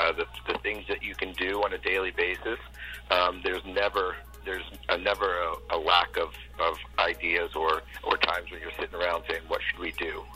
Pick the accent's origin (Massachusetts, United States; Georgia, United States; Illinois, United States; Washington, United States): Massachusetts, United States; Boston; now in Arizona, United States; Yeah, I'm born and raised in Boston, so I've had my share of snow and cold.